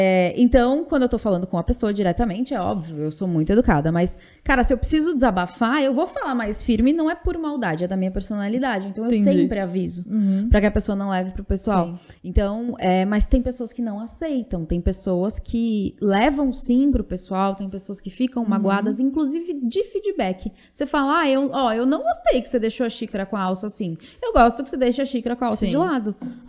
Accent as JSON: {"language": "Portuguese", "country": "Italy", "said": "Eu sou italiana, né?"}